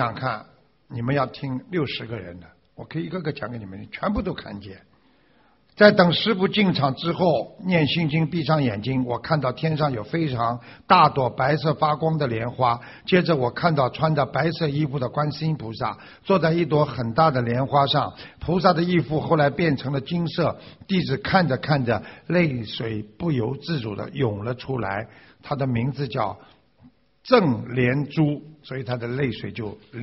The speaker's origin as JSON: {"language": "Chinese", "region": "Shanghai", "country": "China", "said": "我是来自上海的"}